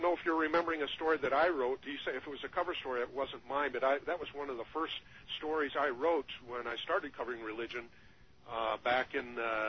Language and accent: English; Midwest, United States; growing up in America and coming from the Midwest, obviously I've religion has been a part of my life as well.